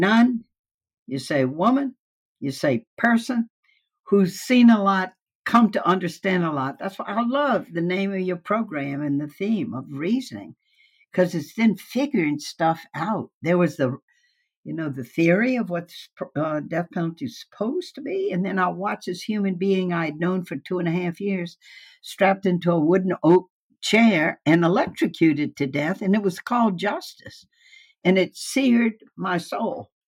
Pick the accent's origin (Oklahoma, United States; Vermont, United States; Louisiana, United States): Louisiana, United States; Baton Rouge; when I grew up in the Jim Crow days in Baton Rouge, I only knew black people as our servants.